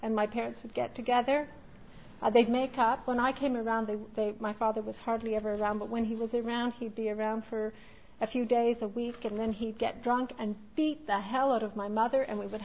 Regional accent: Montreal, Quebec, Canada; born there; I come from, I was born in Montreal in 1960.

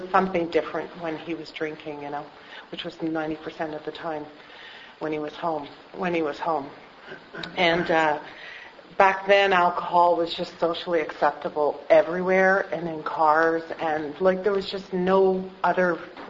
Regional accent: Montreal, Quebec, Canada; So I grew up in Montreal in a French-Canadian home in Montreal West, and I'm the youngest of three.

